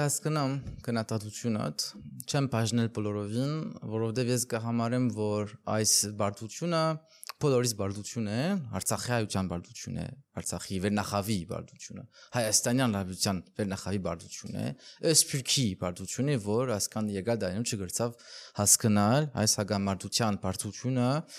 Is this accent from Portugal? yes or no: yes; Portugal; ես արևելք ապրած եմ, բայց արևմուտք ծնած եմ, Պորտուգալ մեծած եմ